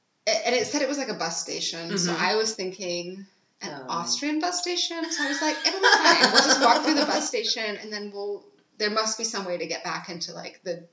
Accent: Cheltenham, South West England, United Kingdom; born there; I was born in Cheltenham.

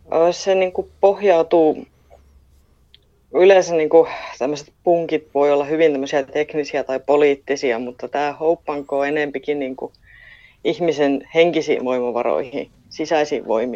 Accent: Kokkola, Central Ostrobothnia, Finland; No, mä oon kokkolalainen kirjailija

